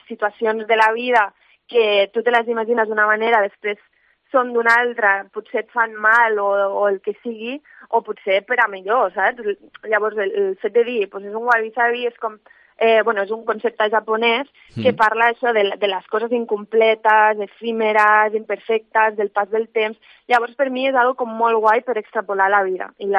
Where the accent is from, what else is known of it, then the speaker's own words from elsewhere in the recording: Barberà del Vallès, Catalonia, Spain; also born or lived in Sabadell; now in Tarragona, Spain; jo soc de Barberà del Vallès, he viscut a Sabadell un parell d'anys i també he estudiat allà i tot, i ara visc a Tarragona